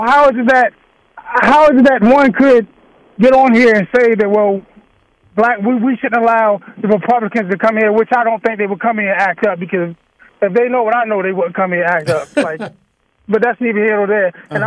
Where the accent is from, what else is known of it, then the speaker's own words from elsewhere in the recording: Baltimore, Maryland, United States; I'm from Baltimore, I lived in Baltimore probably most of my life, a couple years, moved out of town for college, right?